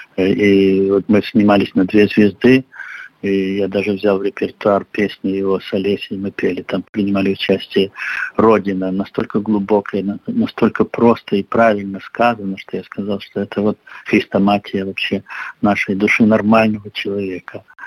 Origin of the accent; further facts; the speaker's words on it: Gomel, Gomel Region, Belarus; мы провинциалы, мы из Гомеля